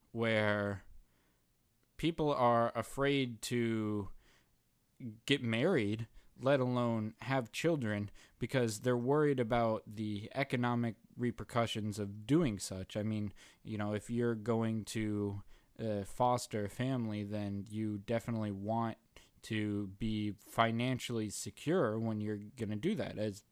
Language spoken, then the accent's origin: English; United States; mostly in America, at least for me as an American.